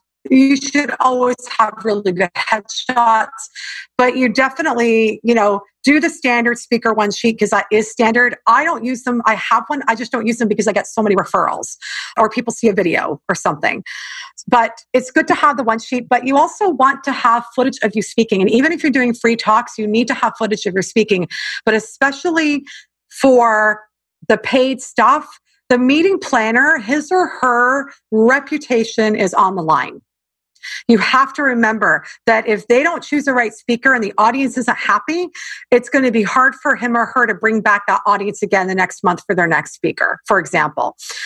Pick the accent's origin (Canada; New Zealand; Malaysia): Canada; now in United States; I'm Canadian and it's a very different culture than the US. And I've been living in the US happily.